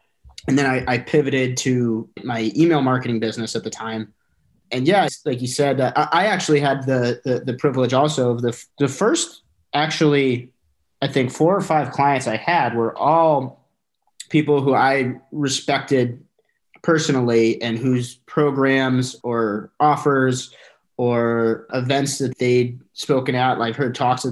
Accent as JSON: {"language": "English", "region": "Northeast", "country": "United States", "moved": "as an adult", "said": "I'm originally from the Northeast, and a week after I graduated from college, I moved to LA."}